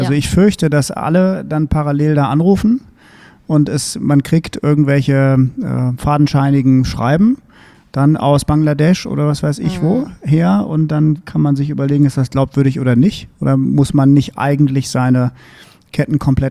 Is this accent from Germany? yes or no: yes; Düsseldorf, North Rhine-Westphalia, Germany; Also ich komme ja aus Düsseldorf